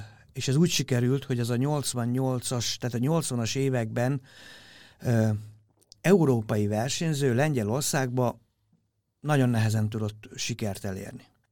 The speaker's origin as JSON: {"language": "Hungarian", "country": "Hungary", "said": "én is magyar gyerek vagyok"}